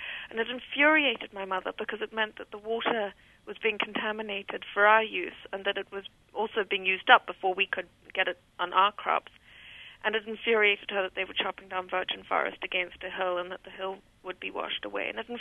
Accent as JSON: {"language": "English", "country": "United Kingdom", "said": "You know, we're British. We aren't officially supposed to have feelings."}